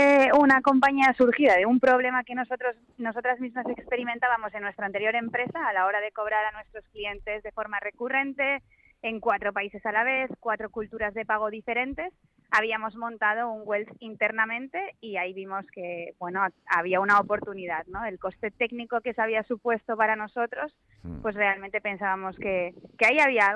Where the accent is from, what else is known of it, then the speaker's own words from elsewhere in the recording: Basque Country, Spain; now in Valencia, Spain; somos vascas